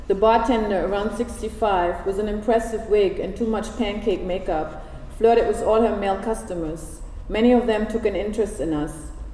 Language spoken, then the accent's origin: English; Germany; now in Harlem, United States; Thanks for the compliment. I'm from Germany. Recycling is a religion in my homeland.